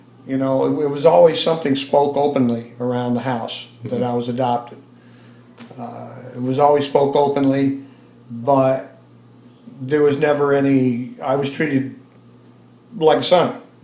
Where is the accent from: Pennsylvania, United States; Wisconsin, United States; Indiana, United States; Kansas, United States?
Pennsylvania, United States; Sayre; born there; I was born in Sayre, Pennsylvania, at Robert Packard Hospital.